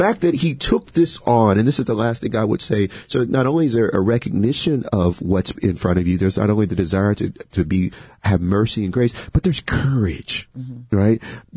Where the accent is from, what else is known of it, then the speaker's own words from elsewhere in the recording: the South, United States; You know, I grew up in the South and I've heard stories of my great great grandfather fought in the Civil War on the Confederate side.